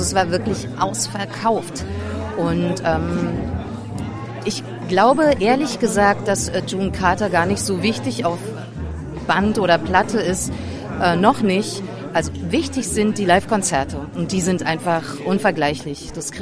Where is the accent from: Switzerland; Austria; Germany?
Germany; Berlin; Ich bin in Berlin-Friedrichshain aufgewachsen und bin dann ein bisschen durch die Welt getingelt